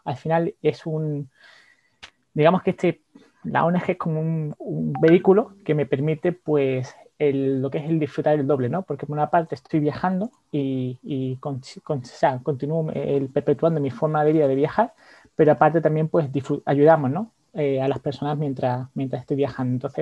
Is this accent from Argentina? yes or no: no; Torremolinos, Andalusia, Spain; moved away as an adult; also born or lived in United States / Mexico / France / Netherlands; soy de un municipio que se llama Torremolinos, en el sur de España, tengo 36 años y bueno, aunque soy de aquí de España, hace casi 15 años que no resido en el país